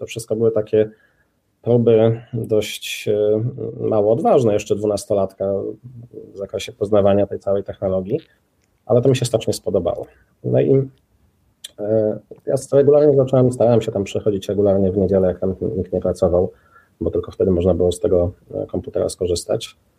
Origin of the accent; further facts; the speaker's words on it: Lublin, Lublin Voivodeship, Poland; bo urodziłem się w Lublinie, mieszkałem przez 20 lat w Lublinie.